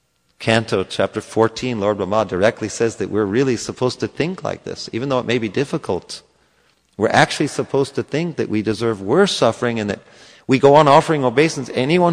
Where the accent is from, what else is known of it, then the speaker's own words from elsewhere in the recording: California, United States; I'm from Southern Cal. It's always warm, 70 degrees, even in the winter.